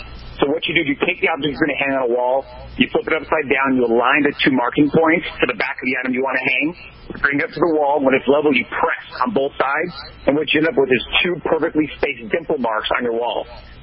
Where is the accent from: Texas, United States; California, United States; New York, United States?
California, United States; Orange County; I'm 35 years old. I'm from Orange County, California.